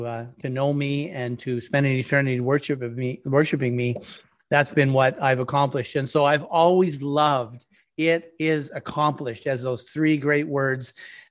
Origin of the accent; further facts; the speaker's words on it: Thunder Bay, Ontario, Canada; I was born and raised in Thunder Bay, which is not the end of the world, but you can see it from there. It's a long 2-day drive from Toronto.